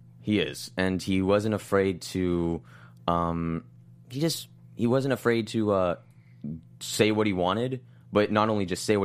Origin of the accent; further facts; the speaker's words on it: Los Angeles, California, United States; I'm from LA.